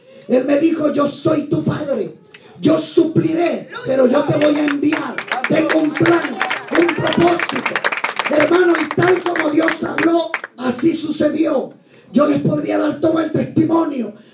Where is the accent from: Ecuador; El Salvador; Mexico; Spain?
El Salvador; levantaba mis manos para bendecir mi tierra salvadoreña. Destruye, Señor, lo que viene. Guarda mi país.